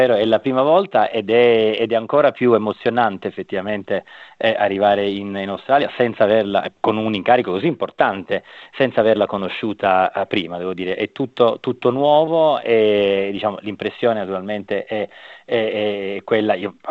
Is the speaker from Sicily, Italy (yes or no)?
no; Cagliari, Sardinia, Italy; moved away as an adult; also born or lived in Rome; io sono nato a Cagliari, dove ho studiato fino appunto alla laurea. Dopo mi sono spostato a Roma, che è la città anche di mio padre